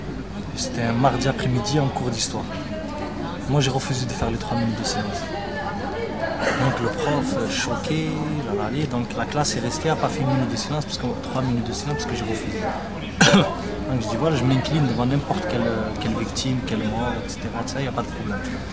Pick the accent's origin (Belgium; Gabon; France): France; French is a second language; also born or lived in Morocco; Je suis né au Maroc. Donc, j'ai vu un peu la vie au Maroc. Je suis arrivé tout petit ici, donc j'ai connu la période où on ne parle pas bien français